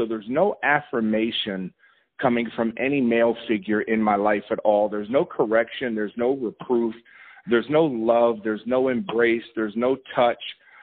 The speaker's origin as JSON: {"language": "English", "region": "Northeast", "country": "United States", "tie": "born or raised there", "said": "And I grew up in the Northeast, so for us to go into New York specifically, I would go into Harlem."}